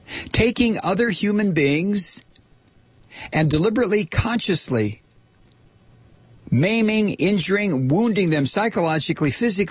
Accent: United States; my exceptionalism because I'm an American. You know, my blessing, as the right-wing religious freaks like to say, because I happen to have been born here.

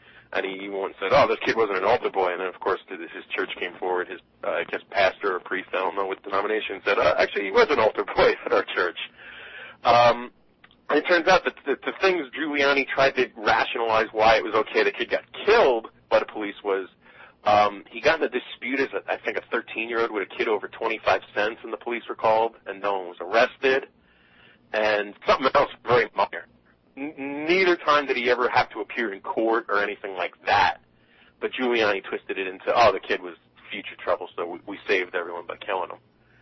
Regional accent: Pennsylvania, United States; because I'm from Pennsylvania

